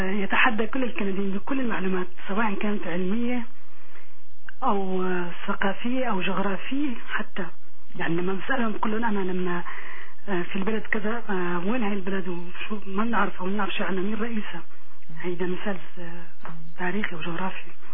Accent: Syria; moved away as an adult; now in Canada; نحن دبلومية سوريين جايين لهون وعم ندرس درسنا بالجامعة هون،

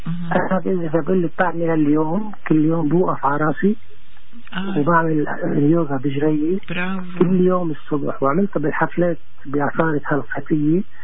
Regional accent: Lebanon; انا لبناني بس انا بحب سوريا كانه انا لبناني

